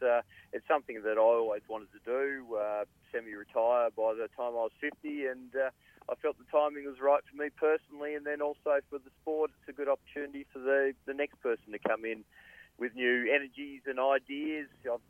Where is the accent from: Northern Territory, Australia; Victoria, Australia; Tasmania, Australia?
Tasmania, Australia; I know that as a junior growing up in Tasmania, it was get to the AIS or bust.